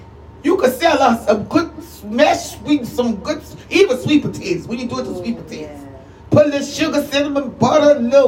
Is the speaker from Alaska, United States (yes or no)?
no; New Orleans, Louisiana, United States; I'm from the old school. I'm from New Orleans.